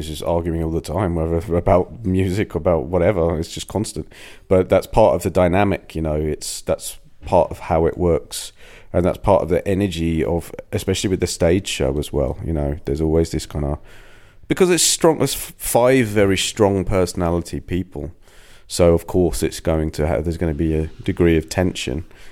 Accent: East of England, United Kingdom; also born or lived in Northampton; I grew up in England, most of my life in Essex. The first 10 years-ish was up in a place called Northampton. But Essex, basically.

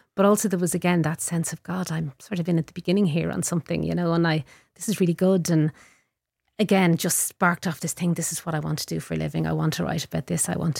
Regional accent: Dublin, Leinster, Ireland; I'm from Walkinstown originally, so … were from up the road

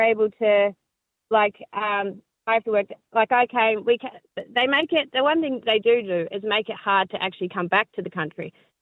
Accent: New Zealand; now in Australia; So I'm from New Zealand. I moved to Australia and now I live here. We're only 2 years

